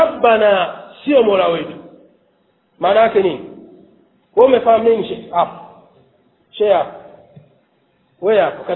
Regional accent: Kigoma, Tanzania; mimi nimetoka Kigoma hapo, nimefika jana Dar es Salaam. Kigoma kule kwetu

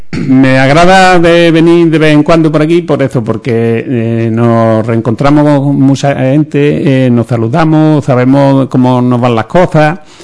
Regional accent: Ubrique, Andalusia, Spain; el desnudo, creo que es este de mi pueblo, ¿no?

